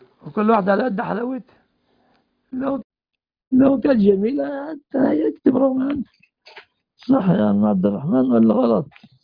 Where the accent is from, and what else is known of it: Egypt